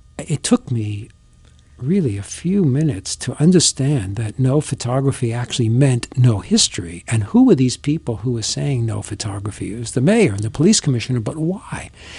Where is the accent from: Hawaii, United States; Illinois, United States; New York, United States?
New York, United States; And so as a New Yorker with a license to say anything